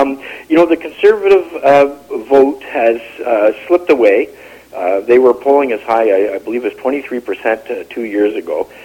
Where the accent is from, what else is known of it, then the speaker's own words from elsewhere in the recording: Canada; now in Vancouver, Canada; I'm from elsewhere. I was born in Winnipeg, grew up in Toronto and Montreal, and came to Vancouver as a young man.